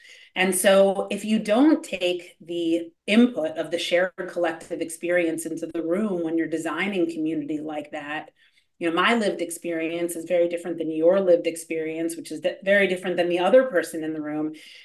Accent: Hollywood, California, United States; For me, you know, I grew up in Hollywood, so it was sort of a war of attrition.

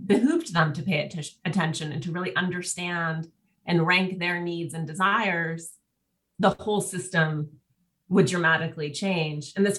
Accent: Montana, United States; I mean, I always use this example of a man, and I'm from Montana originally, and I go home all the time.

